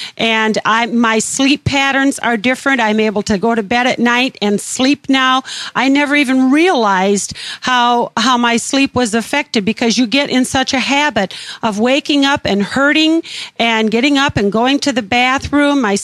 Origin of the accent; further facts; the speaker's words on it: Ottawa, Illinois, United States; I'm from Ottawa, Illinois.